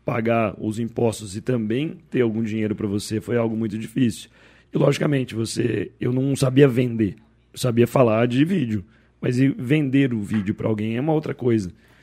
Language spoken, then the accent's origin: Portuguese; Campinas, São Paulo, Brazil; born there; Eu nasci em Campinas.